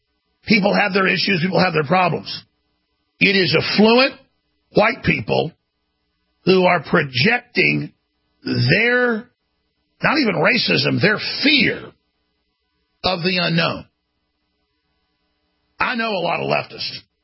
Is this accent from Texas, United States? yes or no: yes; Dallas, Texas, United States; That said, I grew up in Dallas, Texas, and I had a lot of black friends as I played sports